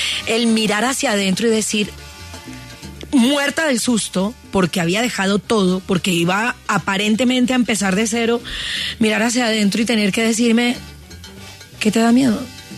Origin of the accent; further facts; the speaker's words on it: Jamundí, Valle del Cauca, Colombia; De hecho, mi adolescencia la viví en Jamundí. … Jamundí Valle. Yo no nací en Cali.